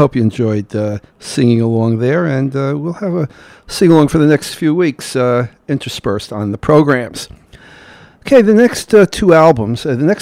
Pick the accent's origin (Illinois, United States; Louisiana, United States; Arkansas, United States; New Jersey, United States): New Jersey, United States; Millburn; You know that I'm from Milburn, the town next door.